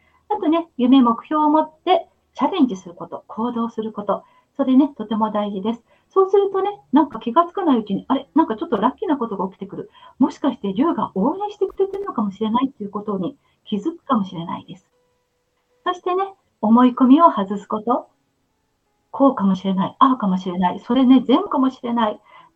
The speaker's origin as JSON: {"language": "Japanese", "town": "Kamakura", "region": "Kanagawa", "country": "Japan", "tie": "born or raised there", "also_born_or_lived": "Yokohama", "said": "私も横浜生まれで、鎌倉で育ってるので、江ノ島がすごく近いんですね。"}